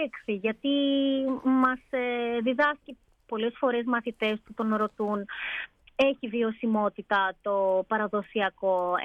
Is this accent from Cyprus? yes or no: no; Miami, Florida, United States; επειδή γεννήθηκα και μεγάλωσα στο Μαϊάμι